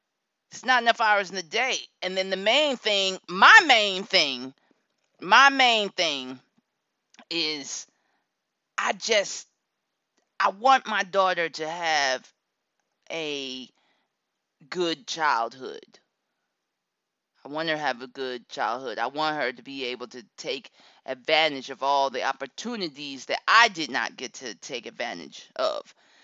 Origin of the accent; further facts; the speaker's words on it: Akron, Ohio, United States; I grew up poor in Akron, Ohio. Yeah, you know it. I grew up poor